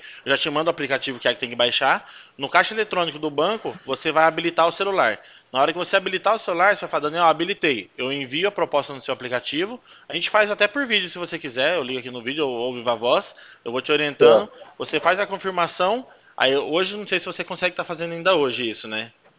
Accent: Campinas, São Paulo, Brazil; O meu DDD é 19, eu sou daqui do estado de Campinas.

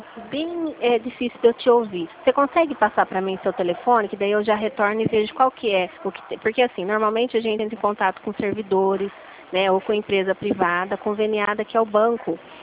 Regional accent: Rio Claro, São Paulo, Brazil; Não, é interior aqui de São Paulo, Rio Claro

